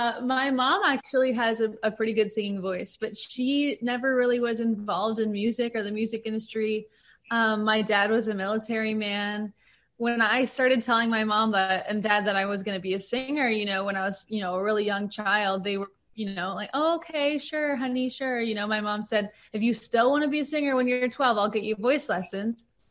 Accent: Pensacola Beach, Florida, United States; And I grew up in Pensacola Beach, Florida, where they really didn't have a lot of, they had no like music in our schools or anything like that.

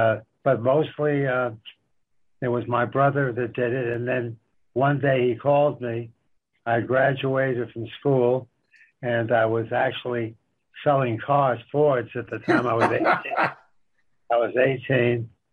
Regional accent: Montreal, Quebec, Canada; born there; because when we came from Europe, I was born in Montreal.

